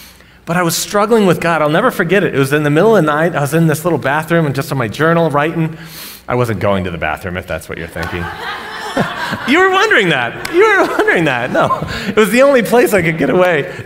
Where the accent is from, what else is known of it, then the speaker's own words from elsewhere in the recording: Colorado Springs, Colorado, United States; also born or lived in Nashville; I was raised in Colorado Springs, born in Nashville